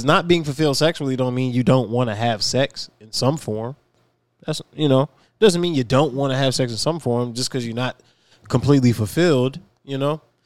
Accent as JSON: {"language": "English", "region": "Virginia", "country": "United States", "said": "I'm from Virginia, man. We love ham. We love them ham hocks."}